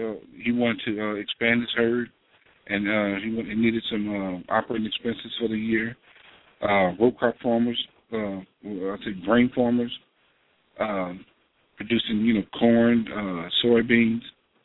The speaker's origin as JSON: {"language": "English", "region": "Louisiana", "country": "United States", "said": "I'm from Avalls Parish. It's in central Louisiana."}